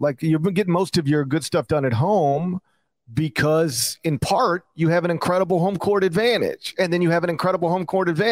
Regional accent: Mississippi, United States; Like in my home state, there's Mississippi State.

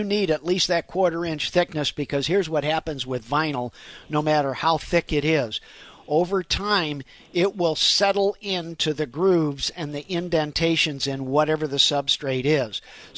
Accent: St. Louis, Missouri, United States; You know, born and raised in St. Louis, I am what I am.

